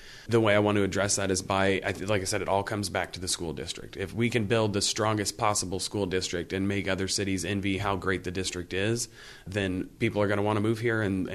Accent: Danville, Iowa, United States; Because I grew up in Danville, so I get that.

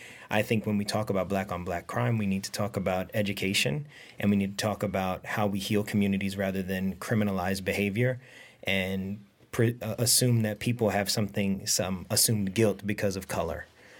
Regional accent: Westbury, New York, United States; I grew up on Long Island. It's I grew up about 26 miles outside of Manhattan in a town called Westbury. You know, black and Hispanic neighborhood, one of the black suburbs in New York.

